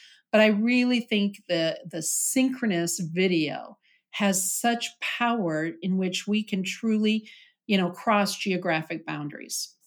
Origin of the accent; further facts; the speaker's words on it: South Dakota, United States; now in Nebraska, United States; I come from South Dakota. I now live in Nebraska, but I come from South Dakota.